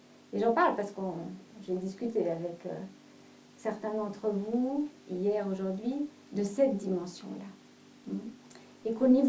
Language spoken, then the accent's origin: French; Guinea; j'ai grandi en Afrique, et il se trouvait qu'il y avait une famille thaïlandaise qui vivait à côté de chez nous, donc qui avait la maison à côté de la nôtre, en Afrique, en Guinée.